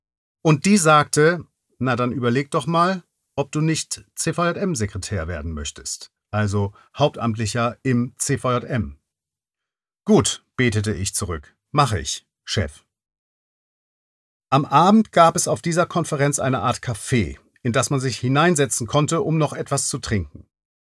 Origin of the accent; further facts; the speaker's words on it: Hamburg, Germany; in meiner Heimatstadt Hamburg